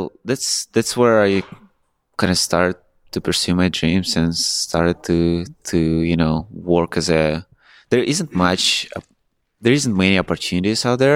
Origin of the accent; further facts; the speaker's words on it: Omsk, Omsk Oblast, Russia; I'm born and raised in Russia.